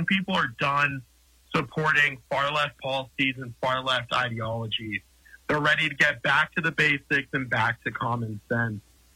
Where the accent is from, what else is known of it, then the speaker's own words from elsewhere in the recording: Conrad, Montana, United States; now in Missoula, United States; Yep, I was born here in Missoula. I moved to Conrad when I was a kid, spent most of my life there, and then came back to Missoula to start my college career